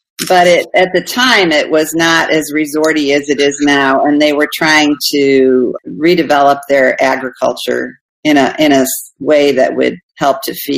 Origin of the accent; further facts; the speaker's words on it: Naperville, Illinois, United States; I grew up in Naperville, Illinois, which is now it's a kind of upscale suburb of Chicago. But back then, it was still kind of a farm town that was becoming a suburb.